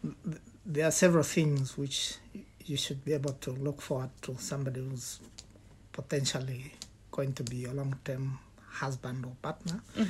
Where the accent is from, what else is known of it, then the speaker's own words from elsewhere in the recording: Zambia; moved away as an adult; now in United Kingdom; I was born and brought up in Zambia. I went to university in Zambia to study accounting and finance.